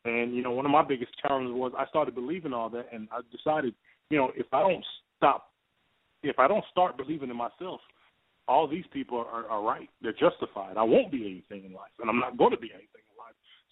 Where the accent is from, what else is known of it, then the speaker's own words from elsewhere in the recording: Jamaica; my tough times growing up in Jamaica and all that.